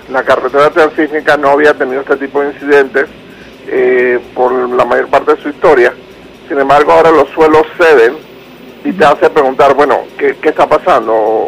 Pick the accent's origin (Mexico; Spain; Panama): Panama; sobre todo como panameño